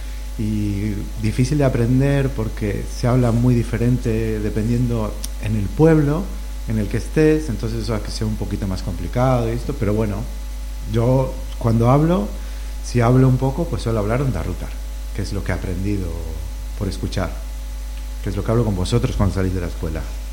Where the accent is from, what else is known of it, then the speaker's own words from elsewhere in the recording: Buenos Aires, Argentina; moved away as an adult; also born or lived in Formosa, Argentina; now in Canary Islands, Spain; Pues yo nací en Formosa, que está en el norte de Argentina. Estuve viviendo allí hasta los 6 años por ahí. Y luego me fui a vivir a Buenos Aires, que ahí viví hasta los 21, que fue cuando me vine a... cuando viajé a Canarias.